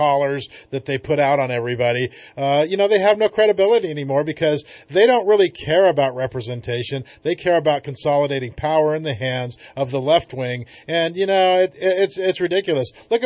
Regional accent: California, United States; also born or lived in Yreka; Well, I was born in Yreka. I am a native California. I was raised on the Klamath River and in the state of California all over, north and south.

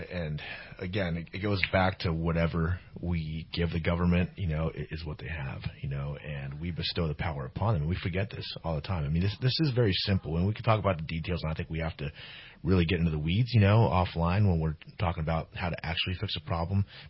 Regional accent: United States; born there; You know, my rights were granted me by my birth, you know, by being born an American.

